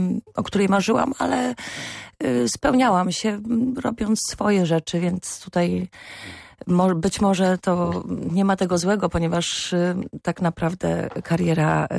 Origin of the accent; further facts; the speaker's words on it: Grudziądz, Kuyavian-Pomeranian Voivodeship, Poland; Domu Kultury w Grudziądzu, skąd pochodzę.